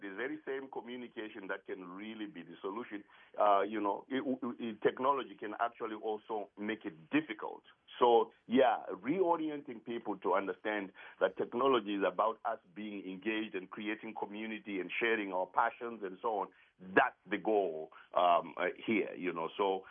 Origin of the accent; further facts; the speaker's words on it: Zimbabwe; now in Charlotte, United States; Yeah, I'm originally from Zimbabwe.